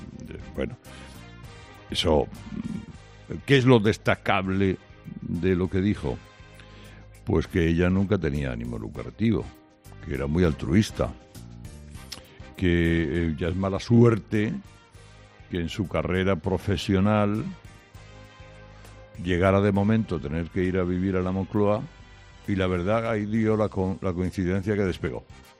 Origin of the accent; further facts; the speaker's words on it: Bilbao, Basque Country, Spain; Y porque soy de Bilbao.